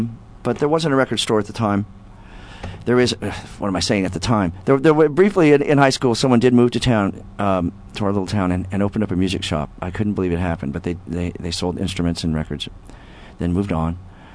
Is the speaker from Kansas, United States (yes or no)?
yes; Kansas, United States; moved away; also born or lived in New York City; I grew up in Kansas, and I moved to New York in the 80s, 86 or so.